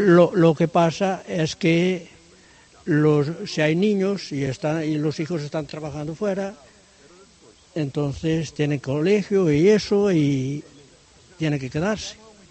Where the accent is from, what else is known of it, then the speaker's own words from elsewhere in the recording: Vestilleiros, Galicia, Spain; De aquí, de al lado.